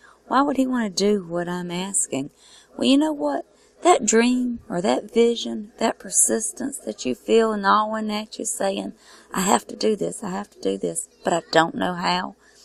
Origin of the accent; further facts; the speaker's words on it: South Carolina, United States; I'm from South Carolina, which is in the United States.